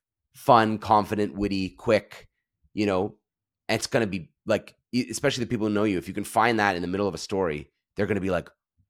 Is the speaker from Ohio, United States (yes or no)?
no; Pennsylvania, United States; I grew up in Bucks County.